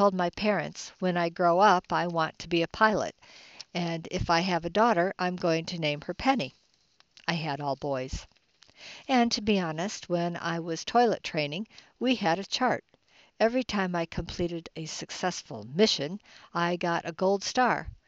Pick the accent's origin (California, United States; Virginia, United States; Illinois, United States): Illinois, United States; Growing up in Illinois, I thought I needed to join the Air Force to become a pilot.